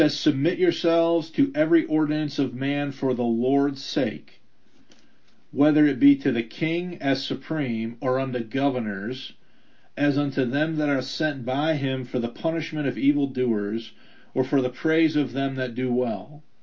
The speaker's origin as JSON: {"language": "English", "country": "United States", "said": "Now, I'm an American by earthly birth and citizenship"}